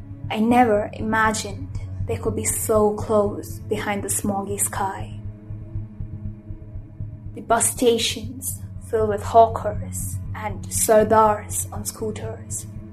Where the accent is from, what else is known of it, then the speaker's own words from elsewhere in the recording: India; now in Dubai, United Arab Emirates; I'm 15 years old and I currently live in Dubai, though I'm from India.